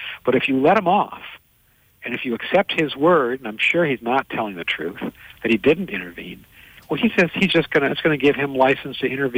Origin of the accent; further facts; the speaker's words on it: Massachusetts, United States; I come from Massachusetts